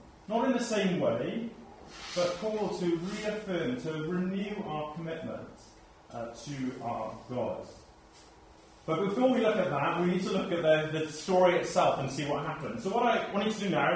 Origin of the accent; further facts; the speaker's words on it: United Kingdom; And because I'm British, and because the forces were British, I guess I felt a degree of shame